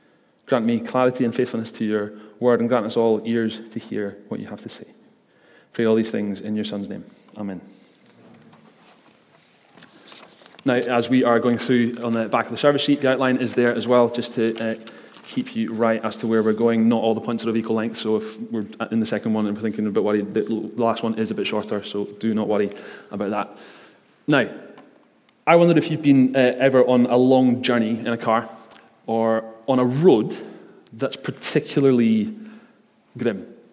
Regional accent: Isle of Lewis, Scotland, United Kingdom; I am from the Isle of Lewis, so I've been there for the past couple of weeks over Christmas time, mostly speaking Gaelic to a lot of people that I know up there.

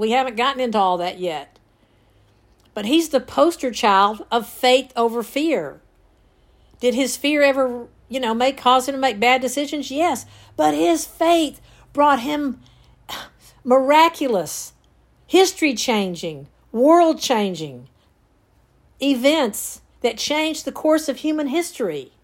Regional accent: the South, United States; accent: southern; are they going to make fun of my southern accent?

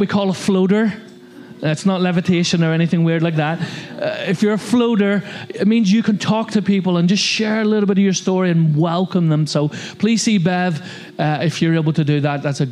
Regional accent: Ireland; I know I'm Irish, but I thought that was fairly obvious.

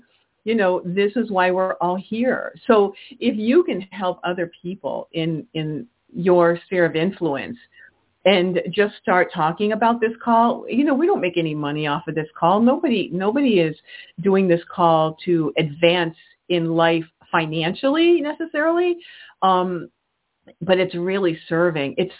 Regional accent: Rochester, New York, United States; I'm from Rochester, New York, so we have major top 100 companies here

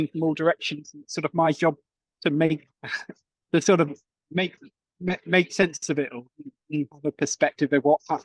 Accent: Exmouth, South West England, United Kingdom; So I grew up in Exmouth in Devon, in the southwest of the UK, by the sea.

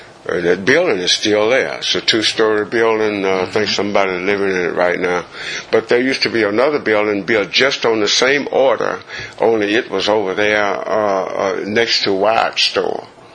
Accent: Davao, Davao Region, Philippines; born there; This was before I was born. So I was born in Davao.

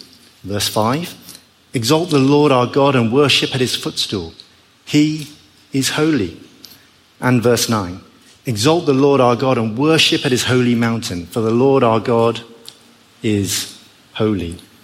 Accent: United Kingdom; as a British tourist, I discover that not everyone follows our hallowed tradition of forming an orderly queue

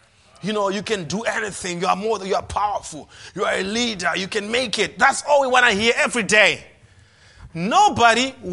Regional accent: United States; Because I know food is very personal to me as an American.

